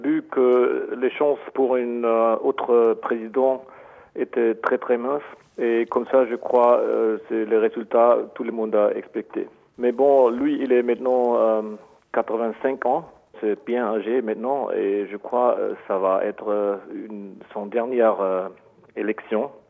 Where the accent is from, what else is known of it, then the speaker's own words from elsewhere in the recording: Germany; French is a second language; nous ne sommes pas anglais, nous ne sommes pas français, comme ça, nous avons aussi des expériences avec les décentralisations qui marchent très bien chez nous en Allemagne.